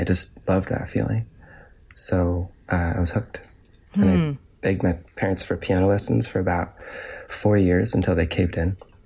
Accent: Gearhart, Oregon, United States; Well, I grew up on the Oregon coast in a small town of 1,000 people, 2,000 in the summer with the tourists. It was a beautiful spot.

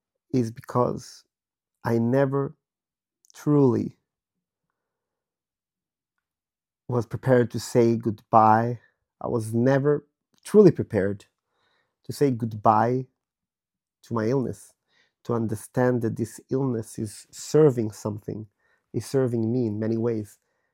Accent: Israel; now in Europe; I was born and raised in Israel, and I lived a few years here and there, and in the last 5 years, I've been living in Europe.

